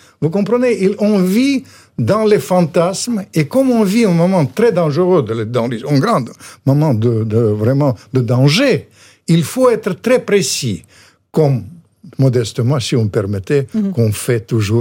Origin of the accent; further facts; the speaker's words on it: Ukraine; Vous savez, je suis ukrainien, vous comprenez.